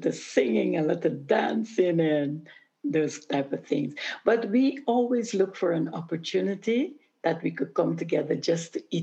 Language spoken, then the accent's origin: English; Aruba; Yeah, I'm from Aruba, and we are very inclined to hold on to tradition.